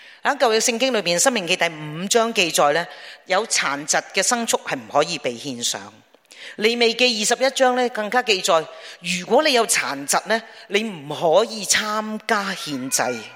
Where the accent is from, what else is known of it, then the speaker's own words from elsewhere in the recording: Hong Kong; 我嚟自香港啊，咁我老人家啦